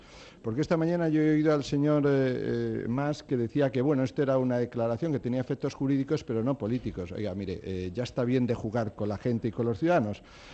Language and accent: Spanish; Spain; como españoles